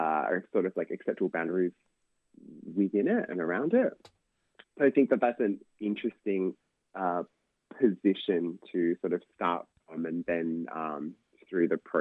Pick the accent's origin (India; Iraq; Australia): Australia; my position growing up in Australia with the influence of the Thai mum.